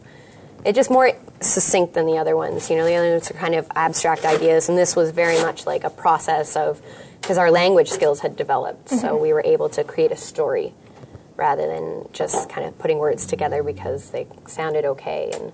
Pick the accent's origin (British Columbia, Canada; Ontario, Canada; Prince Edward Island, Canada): Ontario, Canada; Toronto; I'm from Toronto, and my inner feelings are very happy to be here.